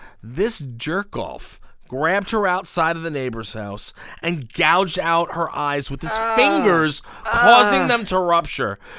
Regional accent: New York, United States; So for those of you who don't know, we're from Long Island, which is in New York.

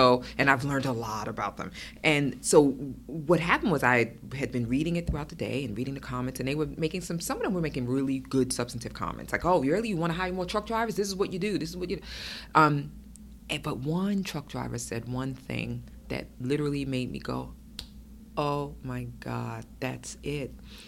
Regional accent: Brooklyn, New York, United States; I'm from Brooklyn. I can give you backlash.

